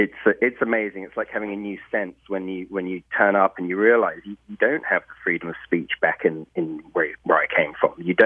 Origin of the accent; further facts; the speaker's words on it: Portsmouth, South East England, United Kingdom; now in United States; I'm an old Englander. So I'm from Hampshire in the UK, or a city called Portsmouth. But I was blessed to have arrived on these shores about 10 years ago. I became a citizen in 2017